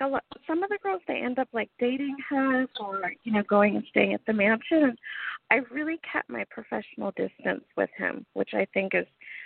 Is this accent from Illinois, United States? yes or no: no; Alaska, United States; I grew up in Alaska, like pretty much he was with Holly at the time I became a playmate. So we were both from the islands in Alaska, the Aleutian Islands and the Panhandle.